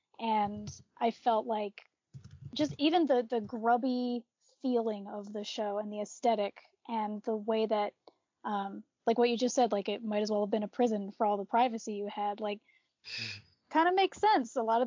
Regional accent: East Coast, United States; now in Montana, United States; I was born in Montana. I was raised on the East Coast, and now I've moved back to Montana, where I've been living for the past 6 years.

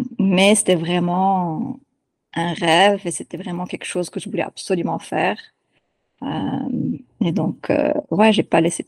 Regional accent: Morocco; now in Canada; C'est pour ça que j'étais venue au Canada, en fait, aussi. En fait, c'est pour ça que je suis partie du Maroc, c'était pour faire de la danse.

